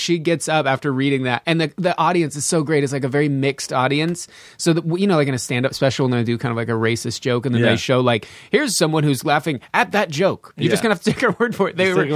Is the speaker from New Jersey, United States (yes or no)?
no; Sparks, Nevada, United States; also born or lived in Reno; I was born in St. Mary's Hospital. I spent my first 3 years on a ranch like 50 miles north of Reno. So I don't remember much of that. And then I kind of... we lived in Sparks for a little bit